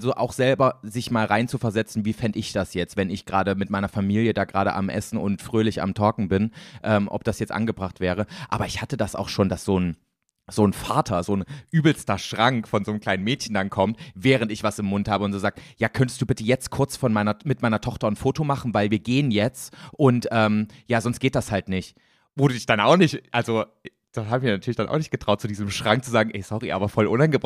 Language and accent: German; Poland; German is a second language; now in Germany; ich bin vor ein paar Jahren aus Polen hierher gezogen und ich habe damit Deutsch gelernt